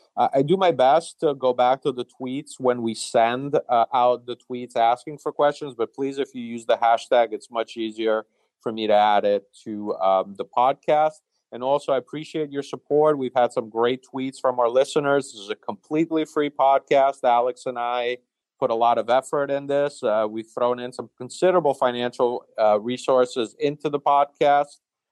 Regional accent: Italy; I grew up in Italy, fell in love with the sport there.

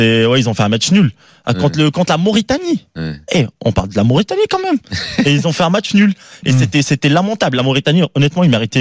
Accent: Morocco; Mais oui, je suis marocain.

